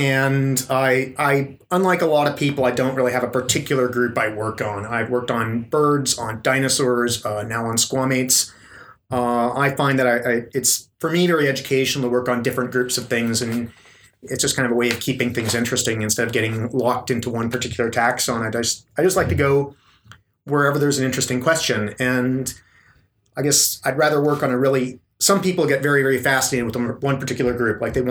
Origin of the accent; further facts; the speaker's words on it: Alaska, United States; I grew up in Alaska, right on the coast